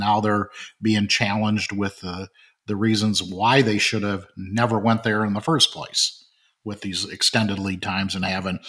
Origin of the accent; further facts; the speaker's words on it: Flint, Michigan, United States; I grew up in Flint, Michigan. I have a journeyman's card as a machinist. I watched the big changes that happened in Flint due to the automotive industry.